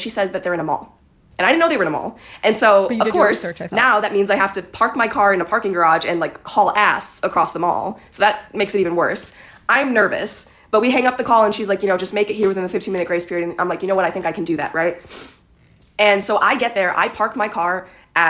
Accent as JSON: {"language": "English", "region": "Wisconsin", "country": "United States", "lives_now": "Los Angeles, United States", "said": "Like, I come from Wisconsin. Maybe things are just different here in California"}